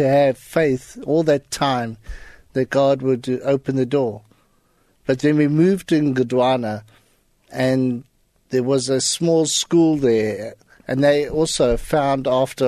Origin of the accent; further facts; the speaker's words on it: South Africa; I am from South Africa, but okay. My family all got French names.